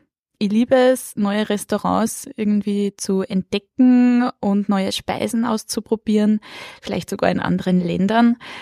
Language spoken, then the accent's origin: German; Upper Austria, Austria; now in Vienna, Austria; Ich wohne derzeit in Wien. Ich bin offiziell sogar als Wienerin gemeldet, aber im Herzen bin ich Oberösterreicherin.